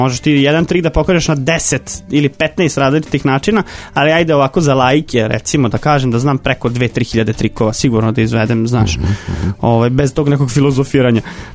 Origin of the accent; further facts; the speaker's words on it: Vojvodina, Serbia; imamo tu muzej mađioničarstva ovde kod nas na Banstolu, jel da, u Vojvodini. To je, na Fruškoj gori, ima muzej mađioničarske umetnosti i to je ta neka prednost što mi je to bilo blizu.